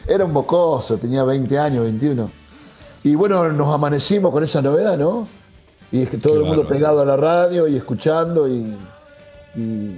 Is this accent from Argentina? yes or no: yes; Argentina; nosotros como argentinos, como público oyente de radio, empezamos a descubrir una música maravillosa